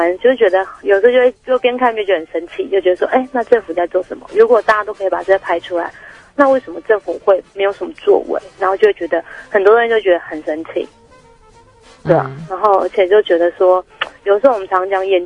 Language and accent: Chinese; Taiwan; 身为台湾的一份子